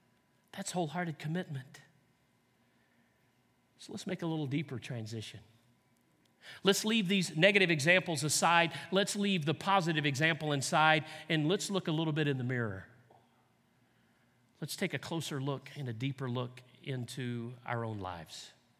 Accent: the South, United States; I was raised in the South, as I've said speaking here before, and we're taught to treat women with respect

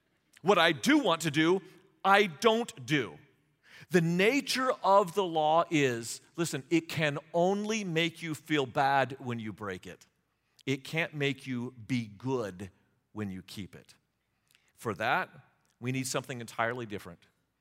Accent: United States; I'm always thinking about something else and being somewhere else. Probably because I'm an American, to be honest with you.

